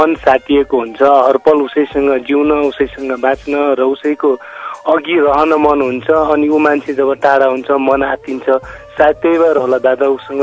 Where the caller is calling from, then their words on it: Dunai, Karnali Province, Nepal; हजुर म डोल्पाबाट